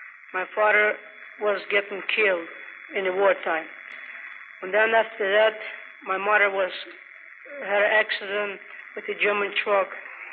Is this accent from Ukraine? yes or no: yes; Ukraine; Well, I come from the Ukraine.